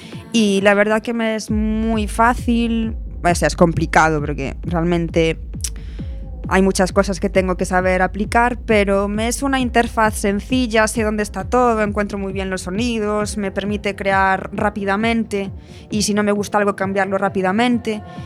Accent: Muros, Galicia, Spain; Mi pueblo, nada que ver cuando yo era niña, ahora. O sea, y mi hermana se acabará yendo, y las amigas de mi hermana se acabarán yendo, y Muros no tendrá nada

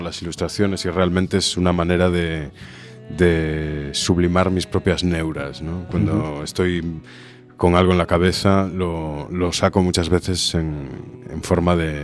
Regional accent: Narón, Galicia, Spain; No, soy de Narón.

